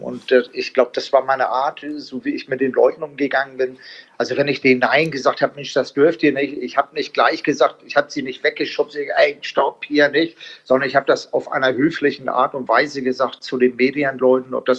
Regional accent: Italy; accent: Hamburg; Ich sage, ich bin ja auch ein Italiener.

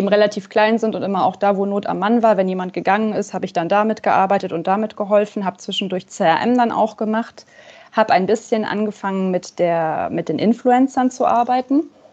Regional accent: Cologne, North Rhine-Westphalia, Germany; Ich komme ursprünglich aus Köln, habe dann studiert am schönen Bodensee und da auch meinen ersten Job gehabt.

